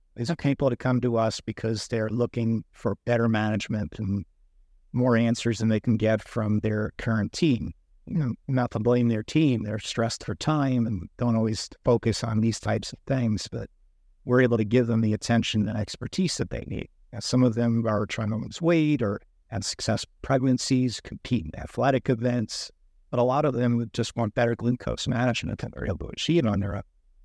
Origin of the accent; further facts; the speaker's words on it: Philadelphia, Pennsylvania, United States; Yeah, as you know, I'm from Philadelphia, where it's always sunny.